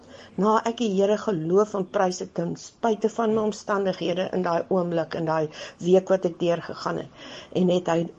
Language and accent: Afrikaans; Malmesbury, Western Cape, South Africa; van Mamesbury